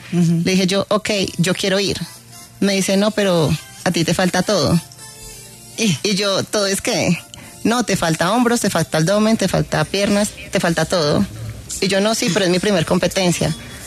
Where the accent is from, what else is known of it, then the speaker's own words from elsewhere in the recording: Colombia; para ir a representar a Colombia en Ecuador. Y allí fui mi primer derrota, porque yo ganando todo en mi país